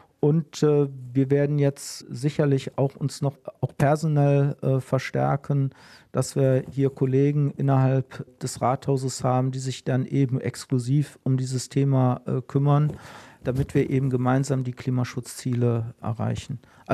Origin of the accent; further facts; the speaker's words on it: Gummersbach, North Rhine-Westphalia, Germany; die Zukunft der Stadt Gummersbach, meiner Heimatstadt, wird auf dem Dorf entschieden.